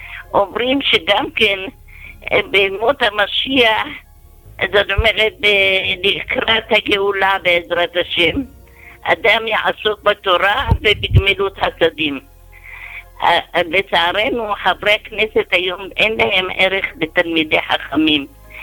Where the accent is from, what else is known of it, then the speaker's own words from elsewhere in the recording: Jerusalem, Jerusalem District, Israel; אני כירושלמית כמובן ש...